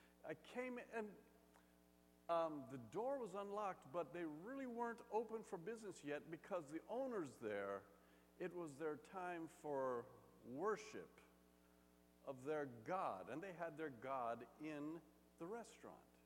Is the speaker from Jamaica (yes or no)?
yes; Jamaica; now in United States; I grew up in Jamaica, in the West Indies.